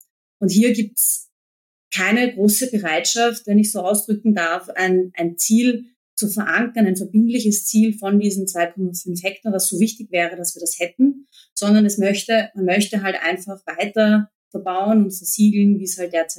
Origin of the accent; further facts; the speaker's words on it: Vienna, Austria; also born or lived in Lower Austria; Eigentlich komme ich aus Wien, aber wir haben so, wie viele in Österreich, sind wir zur Hälfte eigentlich aufgewachsen in Niederösterreich. Es ist Obertinger, heißt das. Das kennt man jetzt vielleicht nicht. Das ist in der Nähe von Großweikersdorf und Hollabrunn.